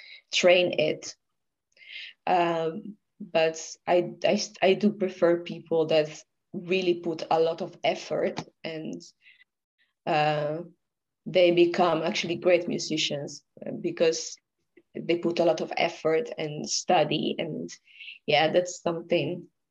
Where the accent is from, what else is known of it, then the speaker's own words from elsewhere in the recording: Italy; English is a second language; moved away as an adult; until I was 22 I've been just in my hometown or nearby, whatever, in Italy